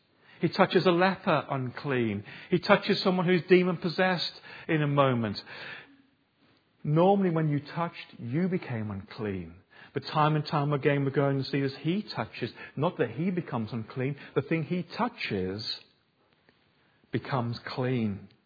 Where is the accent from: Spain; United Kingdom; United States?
United Kingdom; We're British, so we're very quiet in the way we do grief.